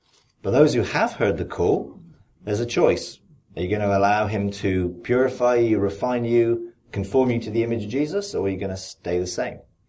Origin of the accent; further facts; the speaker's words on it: United Kingdom; So, I mean, I'm from a nation that has a monarchy, so I understand what it is to have a rule. I come from the United Kingdom.